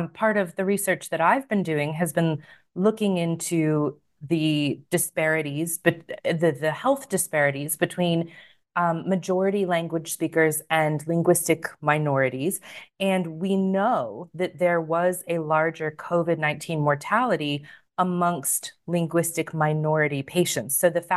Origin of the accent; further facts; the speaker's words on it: United States; now in Australia; I know I don't sound Australian. I'm originally American, obviously.